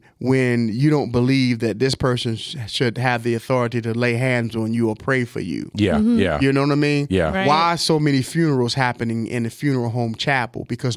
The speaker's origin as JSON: {"language": "English", "town": "Baltimore", "region": "Maryland", "country": "United States", "accent": "Baltimore", "said": "My Baltimore accent came over and said talk."}